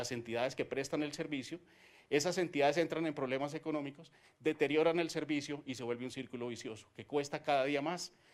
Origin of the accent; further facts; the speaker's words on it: Bogotá, Colombia; como funcionario del gobierno nacional, pero también como bogotano